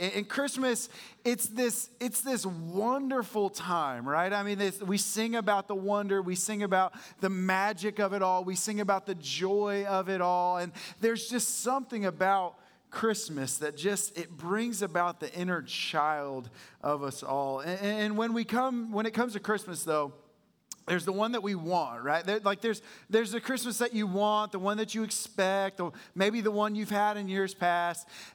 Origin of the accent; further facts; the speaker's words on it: Canada; I'm from Canada, if you didn't know.